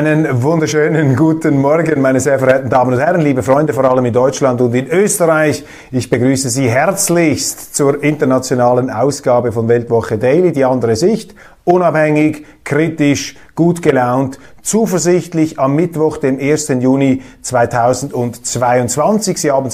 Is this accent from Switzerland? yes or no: yes; Switzerland; Die Schweizer sind sehr, sehr europäisch veranlagt und als Schweizer sage ich, ein guter Europäer ist skeptisch gegenüber der Europäischen Union